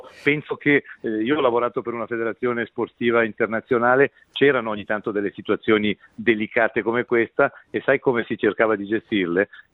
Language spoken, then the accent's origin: Italian; Ticino, Switzerland; e sono ticinese, sono felicissimo e fierissimo di esserlo